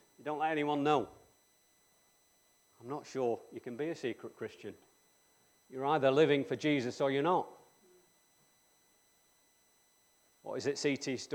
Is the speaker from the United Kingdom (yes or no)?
yes; United Kingdom; We're British, we don't really know how to react to positive comments